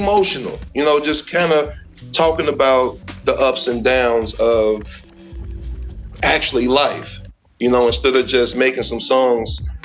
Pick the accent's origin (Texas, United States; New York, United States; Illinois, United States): Illinois, United States; Chicago; All right. Well, you know, I'm from Chicago.